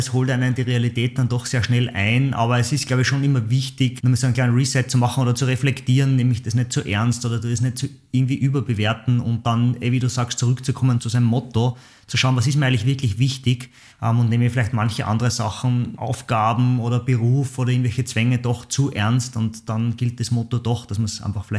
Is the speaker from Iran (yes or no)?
no; Waidhofen an der Ybbs, Lower Austria, Austria; ich war jetzt gerade am Wochenende in Weidhofen eben, meiner Heimatgemeinde, und bin auf den Buchenberg gegangen.